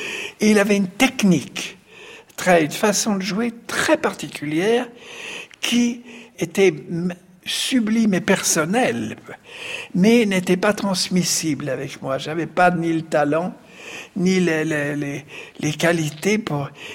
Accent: Paris, Île-de-France, France; Je suis parisien, vous savez, j'ai même encore peut-être des traces d'accent, et puis j'ai même un vocabulaire aussi

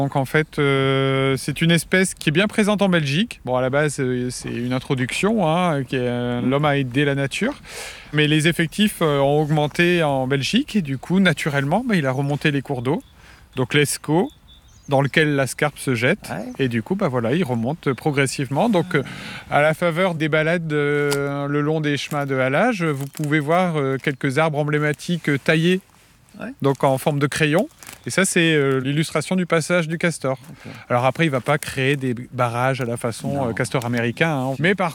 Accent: Hauts-de-France, France; Donc, je viens de la campagne du Pas-de-Calais.

